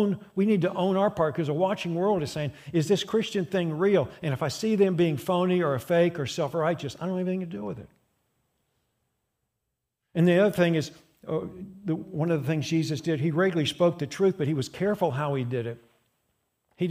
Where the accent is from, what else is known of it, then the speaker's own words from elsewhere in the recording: United States; So I'm primarily a citizen in God's kingdom, but I'm an American. So my secondary citizenship is here.